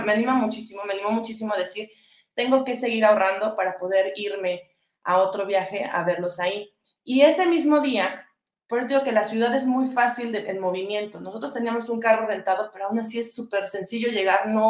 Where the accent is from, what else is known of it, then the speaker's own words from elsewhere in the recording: Mexico; no, vengo de México. Me dice, ay, mexicana, sí, mexicana.